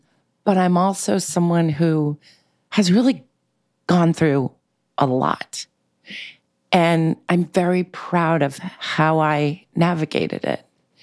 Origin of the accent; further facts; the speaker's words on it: New York City, New York, United States; I grew up in New York City in a very eclectic, bohemian, diverse way in Manhattan.